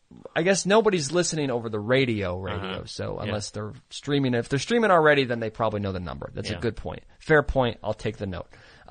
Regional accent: North Jersey, New Jersey, United States; I'm from North Jersey. I say how you doing

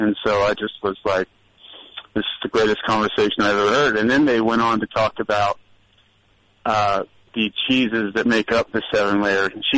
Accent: Indianapolis, Indiana, United States; I'm from Indianapolis, and so the Colts were playing that night on TV

